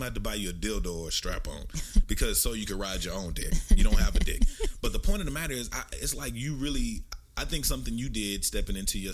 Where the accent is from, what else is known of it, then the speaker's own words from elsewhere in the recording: Nigeria; I'm from the Igbo tribe in Nigeria.